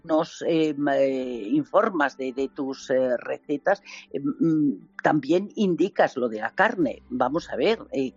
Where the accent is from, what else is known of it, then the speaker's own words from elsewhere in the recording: Spain; también los españoles, cuidamos poco nuestros productos y nuestra imagen.